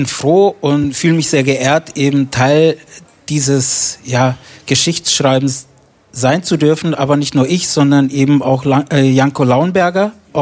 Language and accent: German; Prizren, Prizren District, Kosovo; Genau, ich komme aus der wunderschönen Stadt Prizren. Das ist sowas wie die Kulturhauptstadt des Kosovos.